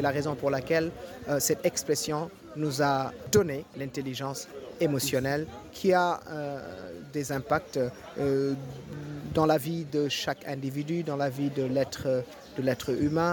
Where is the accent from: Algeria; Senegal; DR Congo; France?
Senegal; Je suis un Africain, je suis un Sénégalais et je crois au continent africain.